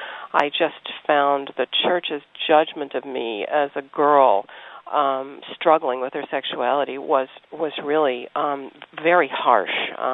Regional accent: Scranton, Pennsylvania, United States; moved away as an adult; now in New York, United States; And then in my early 20s, I moved to New York from Scranton, Pennsylvania, where I grew up. And I came back home to visit my mom in Scranton one weekend

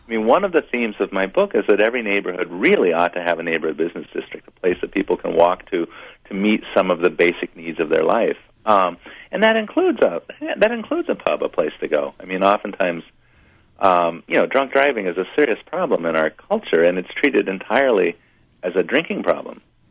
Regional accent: Urbana, Illinois, United States; You know, I grew up in Urbana, and I walked downtown all the time.

